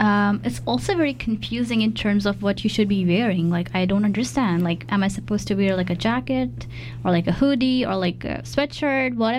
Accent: India; moved away; I don't know if I told you before, but like I come from India, so like I also sort of feel that whenever you move to like a different country

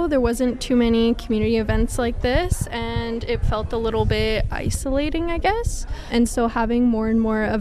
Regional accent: Prince George, British Columbia, Canada; Yeah, I'm born and raised in Prince George.

